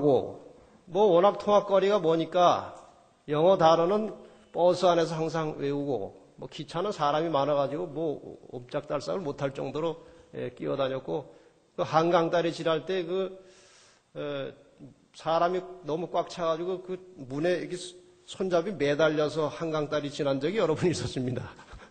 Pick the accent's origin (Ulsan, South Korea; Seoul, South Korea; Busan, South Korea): Seoul, South Korea; 제 고향이 이제 구로구 오류동입니다. 그 당시에는 뭐 경기도였지만 지금 주소상 그렇게 서울로 되어 있어요. 저희 아버님이 태어난 그 집에서 제가 태어났습니다. 거기가 고향이에요.